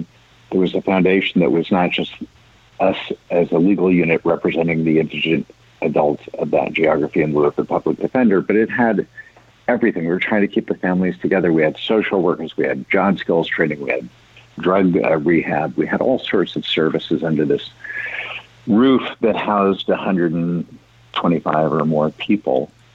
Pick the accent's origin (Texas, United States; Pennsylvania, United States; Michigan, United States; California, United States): California, United States; San Francisco; I grew up in San Francisco. I went to UC Berkeley.